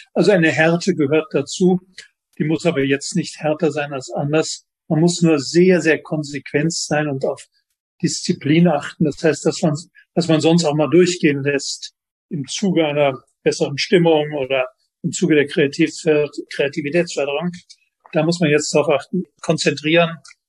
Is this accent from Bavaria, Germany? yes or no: no; Cologne, North Rhine-Westphalia, Germany; wenn ich als Kölner zurzeit nach Bochum telefoniere